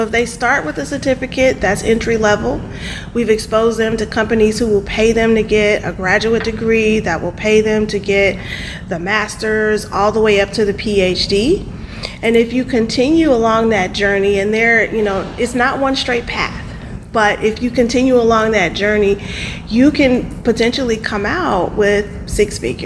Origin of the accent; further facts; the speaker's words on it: Cleveland, Ohio, United States; now in St. Louis, United States; No, I'm from Cleveland, Ohio.